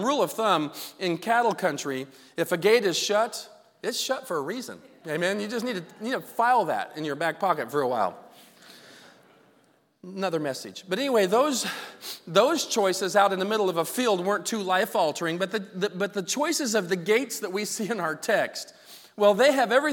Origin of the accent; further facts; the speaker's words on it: Kansas, United States; I grew up in Kansas, and I've been out bird hunting out in the middle of nowhere in the fields of Kansas